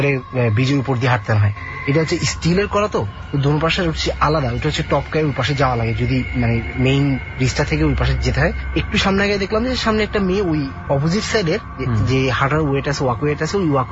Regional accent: Chittagong, Chittagong Division, Bangladesh; আমার বাবা চিটাঙে চাকরি করার কারণে আমরা দেখা যায় যে বেশিরভাগ সময় রোজারিতে চিটাঙে করা হয়, তো আমিও চিটাঙে বড় হয়েছি।

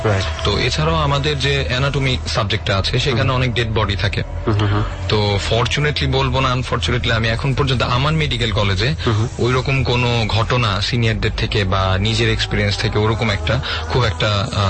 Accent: Dhaka, Dhaka Division, Bangladesh; Basically আমি পুরান ঢাকার স্থানীয়, আমি নারিন্দা ঠিক পাশেই থাকি।

